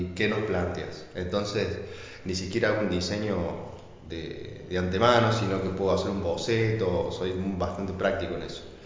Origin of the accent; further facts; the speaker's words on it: Arroyito, Córdoba, Argentina; Soy del interior, de Arroyito, y ahí, bueno, desarrollé gran parte de mi carrera.